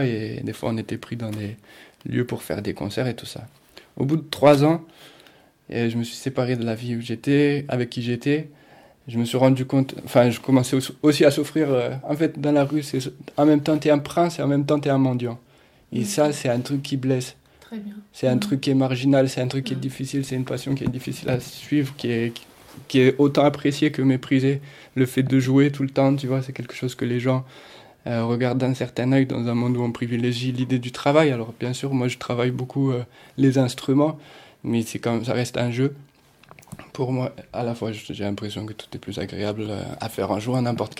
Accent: Nanterre, Île-de-France, France; et on est parti dans mon village en Espagne. Même si j'ai grandi à Nanterre

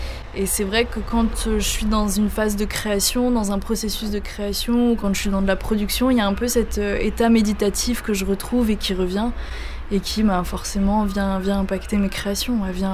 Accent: Auvergne-Rhône-Alpes, France; J'ai grandi aussi dans le Vercors, donc il y a quand même cet aspect de nature qui est présent.

